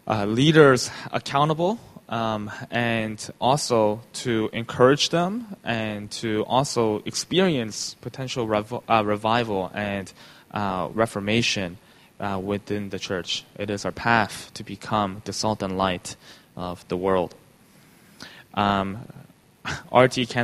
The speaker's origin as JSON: {"language": "English", "country": "Canada", "tie": "born or raised there", "said": "You know, growing up in Canada"}